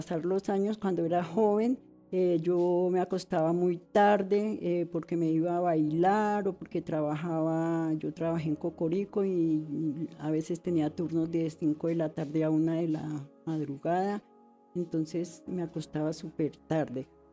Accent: Bogotá, Colombia; born there; Tengo 73 años, nací en 1951, el 6 de diciembre, nací en Chapinero.

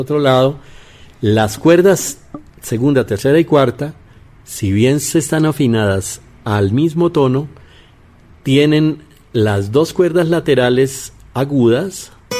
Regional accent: Andes, Venezuela; como yo no soy llanero, sino bayuno, yo soy andino, entonces este joropo cantado por un andino suena muy distinto de lo que le puede sonar a un llanero

